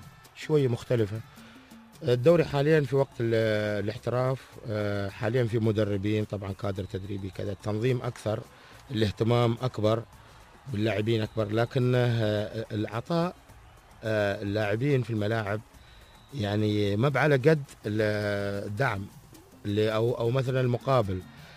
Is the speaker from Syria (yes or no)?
no; United Arab Emirates; لكن لا زال موجود أغلب الأندية هني عندنا في الإمارات، كنا سواء كنا من دبي لين الفجيرة